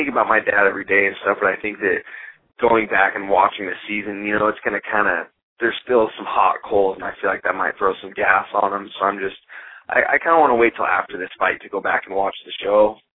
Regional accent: Washington, United States; I mean, this is my home state. This is Washington.

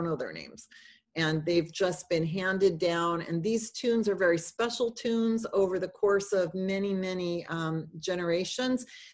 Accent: United States; No, I'm American.

